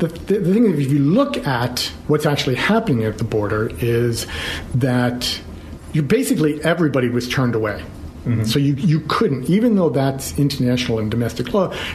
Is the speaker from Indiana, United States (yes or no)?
no; Long Island, New York, United States; Where I grew up on Long Island, your family's history was really a big part of everybody's life.